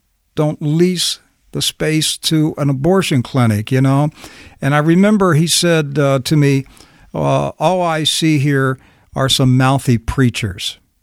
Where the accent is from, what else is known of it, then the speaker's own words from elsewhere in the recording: Hagerstown, Maryland, United States; when the first abortion clinic came to my hometown of Hagerstown, Maryland, and I was a very young Christian.